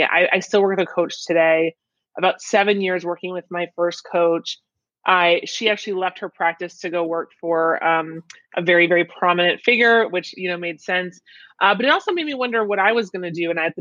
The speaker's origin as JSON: {"language": "English", "region": "Midwest", "country": "United States", "said": "And it was because I'm from the Midwest. So I kind of grew up with this, you know, Midwest work hard mindset"}